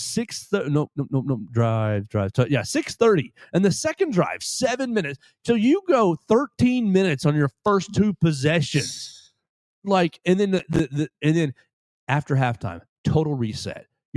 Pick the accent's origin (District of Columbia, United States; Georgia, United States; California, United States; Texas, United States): Georgia, United States; Rossville; he looks like he's from my hometown of Rossville, Georgia. Rossville, right outside of Chattanooga.